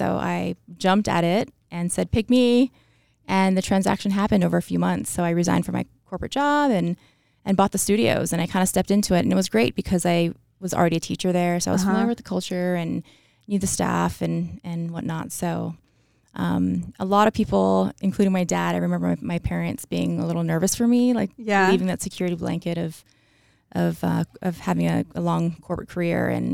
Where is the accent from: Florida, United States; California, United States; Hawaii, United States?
Hawaii, United States; moved away as an adult; now in Boise, United States; I am originally from Hawaii. So I was born and raised on Oahu.